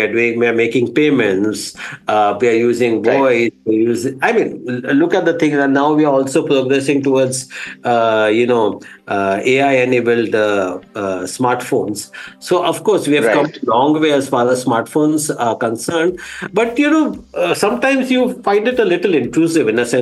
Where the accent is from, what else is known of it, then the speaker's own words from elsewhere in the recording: India; See, being an Indian, obviously, I'm a techno-optimist. I'm bullish about the prospects of India.